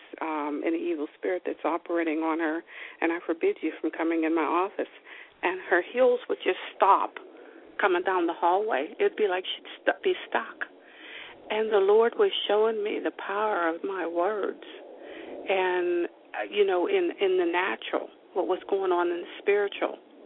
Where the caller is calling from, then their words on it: New Jersey, United States; Oh, in New Jersey.